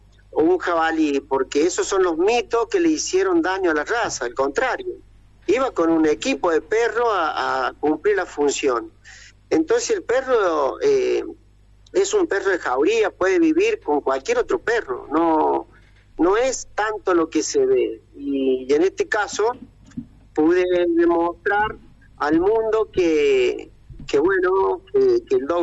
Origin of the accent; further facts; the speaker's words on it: San Luis, Argentina; ser puntano para mí es lo más grande. Siempre digo que si vuelvo a nacer me gustaría ser quien soy, ser puntano. Mi tierra la amo con todo mi corazón y siempre he querido lo mejor. Y acá estamos por San Luis